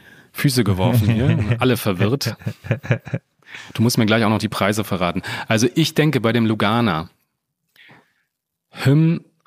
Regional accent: Aachen, North Rhine-Westphalia, Germany; also born or lived in Paris; ich habe in Paris studiert, das heißt, ich bin sehr frankophil aufgewachsen, ich bin in der Nähe von der Grenze aufgewachsen, bei Aachen

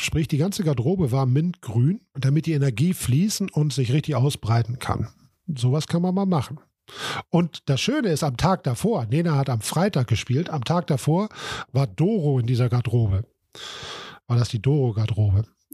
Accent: Northern Germany, Germany; ich als Norddeutscher

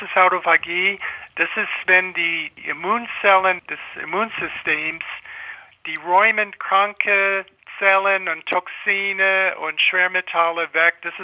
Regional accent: United States; German is a second language; Ich komme aus den USA.

